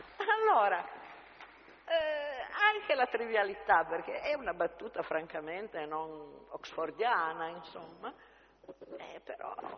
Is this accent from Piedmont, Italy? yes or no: yes; Piedmont, Italy; noi siamo piemontesi, io perlomeno sono piemontese